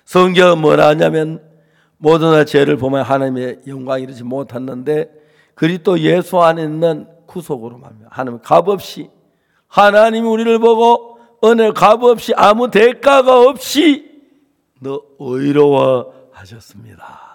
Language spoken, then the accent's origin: Korean; Seonsan, North Gyeongsang, South Korea; born there; 저는 경북 선산에서 태어나서 교회를 다녔습니다.